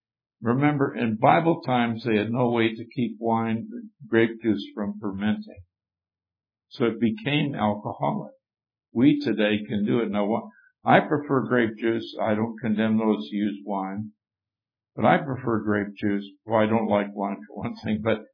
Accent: Canada; back when I was growing up in Canada

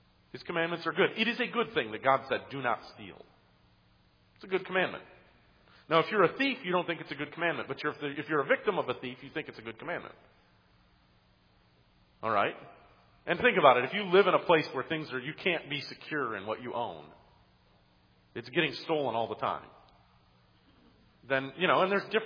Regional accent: Detroit, Michigan, United States; I grew up in and around Detroit.

